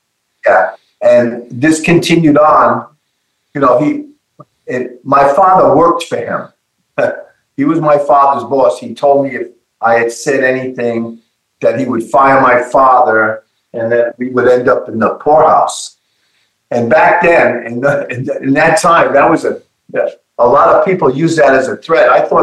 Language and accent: English; New London, Connecticut, United States; But I grew up in New London, Connecticut, which was deemed the submarine capital of the world.